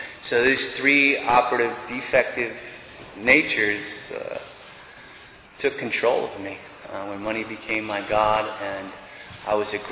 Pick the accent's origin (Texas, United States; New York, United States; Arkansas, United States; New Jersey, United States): New York, United States; I was raised on Long Island. There's a lot of money on Long Island, but I was on the other side of the tracks. Last of seven kids, Irish family.